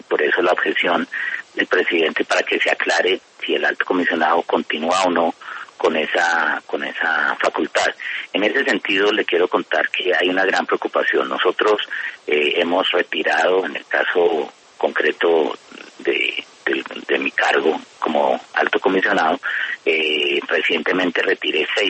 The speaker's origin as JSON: {"language": "Spanish", "country": "Colombia"}